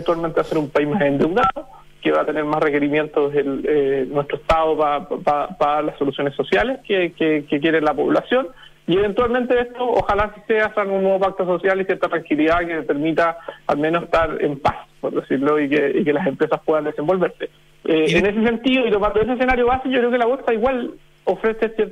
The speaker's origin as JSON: {"language": "Spanish", "country": "Chile"}